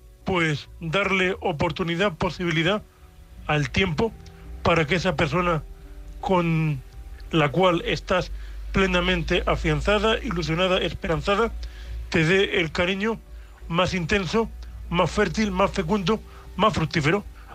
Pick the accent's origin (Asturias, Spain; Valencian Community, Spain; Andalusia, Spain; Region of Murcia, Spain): Region of Murcia, Spain; Murcia; de Murcia, un hombre invidente, corresponsal de Murcia.